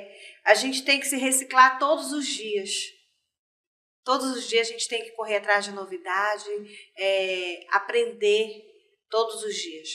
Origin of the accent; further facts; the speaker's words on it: Santarém, Pará, Brazil; Eu sou apaixonada pela minha cidade, porque eu sou de Santarém. Tenho um orgulho enorme de dizer isso, que eu sou filha daqui da terra.